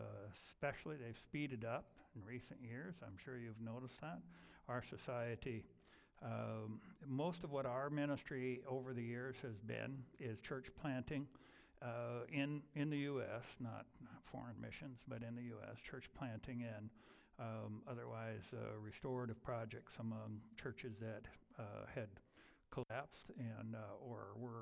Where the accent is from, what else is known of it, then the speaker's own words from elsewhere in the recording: Washington, United States; I was born and raised right here in Whatcom County.